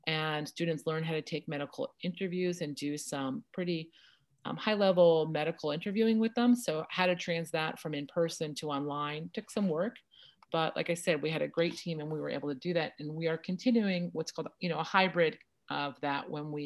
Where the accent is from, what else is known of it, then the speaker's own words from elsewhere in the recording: Kenilworth, New Jersey, United States; Well, I grew up in Kenilworth, New Jersey, which is a small town close to Union in Union County.